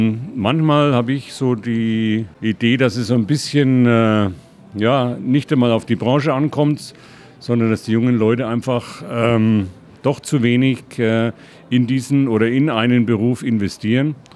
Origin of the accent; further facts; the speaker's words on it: Germany; now in Switzerland; wie man schon hört, ich komme ja aus Deutschland, alles drum und dran